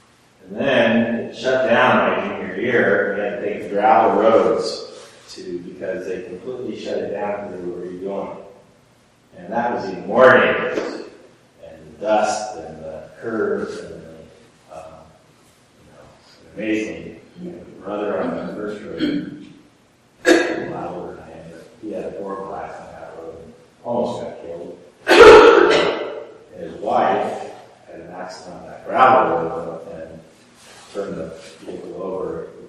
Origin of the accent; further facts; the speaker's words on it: Bellwood, Nebraska, United States; I always think about growing up in Bellwood, Nebraska, which is about 10 miles, 12 miles from David City, and 15 miles from Columbus, living between there down in the Platte River Valley.